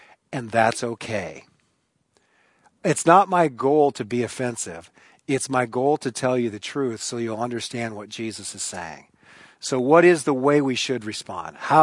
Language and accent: English; United States; I'm still an American. I'm still white. I'm still middle-aged.